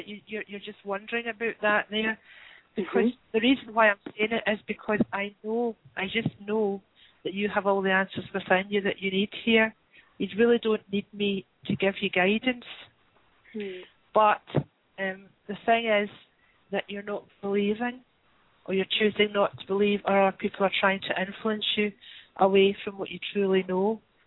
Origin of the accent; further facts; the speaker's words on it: Scotland, United Kingdom; I'm Scottish, and Scotch is a drink.